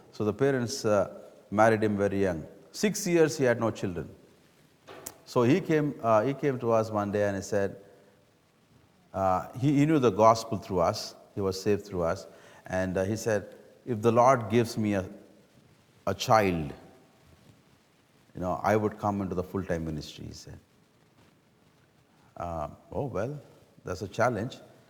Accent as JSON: {"language": "English", "country": "India", "second_language": "English", "said": "Generally back home, Mennonites speak for long. And then being an Indian, that adds to the timing."}